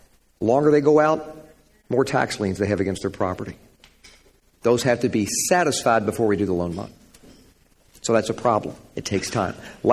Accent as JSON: {"language": "English", "region": "Kentucky", "country": "United States", "said": "I asked my senator, I'm from Kentucky, Mitch McConnell, the minority leader"}